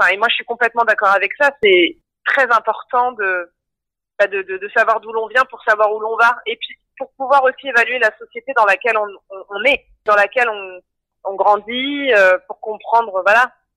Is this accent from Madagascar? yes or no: yes; Madagascar; moved away as an adult; also born or lived in La Réunion / Africa; Moi, je suis née à La Réunion, mais j'y ai pas grandi. J'ai grandi en Afrique et à Madagascar. Je suis revenue à 18 ans.